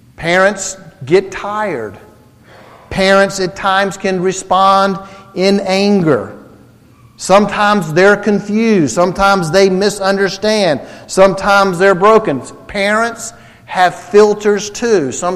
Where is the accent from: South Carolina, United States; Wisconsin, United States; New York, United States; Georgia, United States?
South Carolina, United States; Blythewood; I was talking about growing up in Blythewood and hunting and fishing